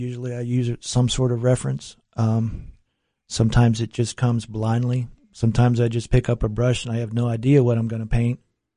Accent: West Virginia, United States; I'm from West Virginia. I traveled back for the funeral

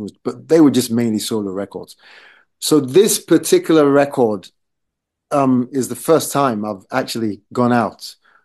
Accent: Nigeria; I grew up in Nigeria.

